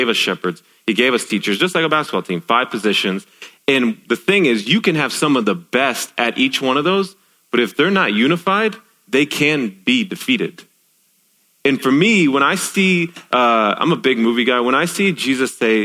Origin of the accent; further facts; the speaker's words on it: Dallas, Texas, United States; And I'm from Dallas, Texas, y'all. Like, I just said y'all in it, so you know I'm from Dallas.